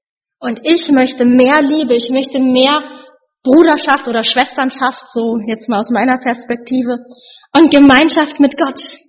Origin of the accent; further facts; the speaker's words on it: Lower Saxony, Germany; Ich bin ja Ostfriesin und stur ist so